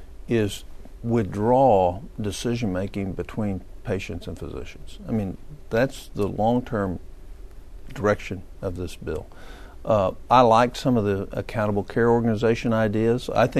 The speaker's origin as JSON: {"language": "English", "region": "Oklahoma", "country": "United States", "said": "Oklahoma just passed a tort change in my home state."}